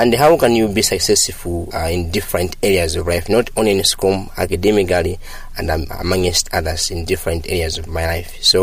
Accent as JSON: {"language": "English", "town": "Kasungu", "region": "Central Region", "country": "Malawi", "said": "I'm from Kasungu."}